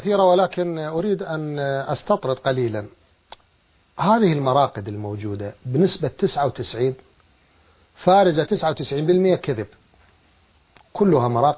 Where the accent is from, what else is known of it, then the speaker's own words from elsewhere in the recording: Iraq; عندنا في العراق